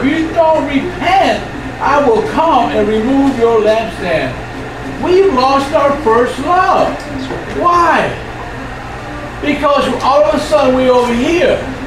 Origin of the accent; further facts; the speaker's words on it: Chicago, Illinois, United States; All right, I'm from Chicago.